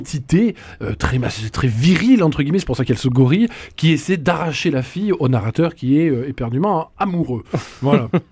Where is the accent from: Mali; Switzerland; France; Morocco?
France; Toulouse, Occitanie; Oui, on est Toulousain.